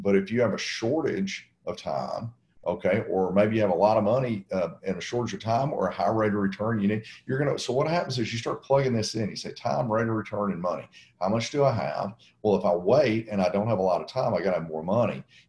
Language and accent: English; Nashville, Tennessee, United States; I'm from Nashville. And so I talk slow.